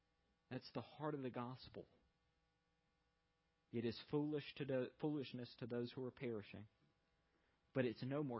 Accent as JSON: {"language": "English", "region": "the South", "country": "United States", "said": "But I am a Southerner. Things are a little different down there."}